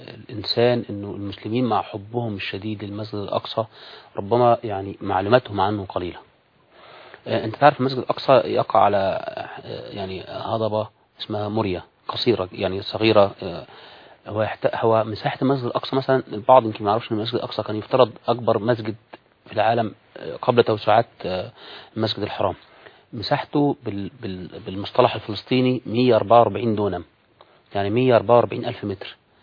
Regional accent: Egypt; وعندنا في مصر بالمناسبة هناك ناس في مصر متخصصين في المسجد الأقصى

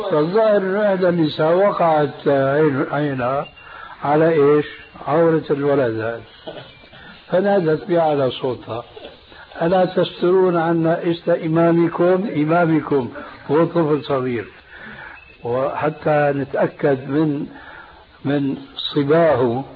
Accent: Syria; كانت إلى عهد قريب عندنا في سوريا للرجال

